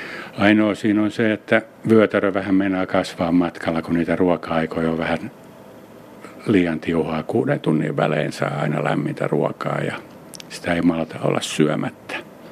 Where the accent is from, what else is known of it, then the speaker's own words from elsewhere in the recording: Lapland, Finland; Varmaan niin on meillä Lapissa tietenkin, kun on, ei ole kaupungin valoja siinä mukana